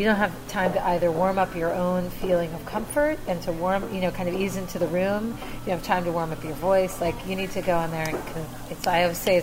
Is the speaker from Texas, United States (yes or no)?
no; Louisiana, United States; I mean, I'm from Louisiana, but I didn't really integrate that kind of Zydeco, New Orleans, Dixie vibe.